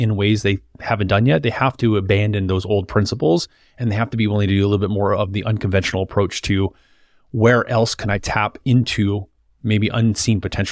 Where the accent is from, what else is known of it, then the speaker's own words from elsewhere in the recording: California, United States; Well, I'm from Southern California, so I kind of grew up spoiled with that Orange County weather.